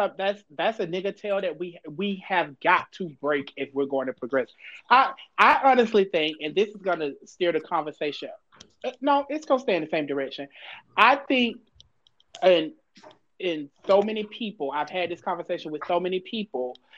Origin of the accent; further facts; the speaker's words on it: Florida, United States; I was born in Halifax Hospital. I came home to South Street Projects. I graduated from Mainland from South Street Projects. That was 18 years that my mom lived in the project.